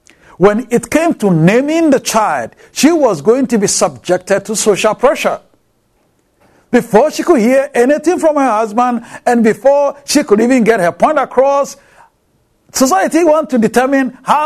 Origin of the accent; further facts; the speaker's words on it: Ghana; my friends who travel with me to my home country, Ghana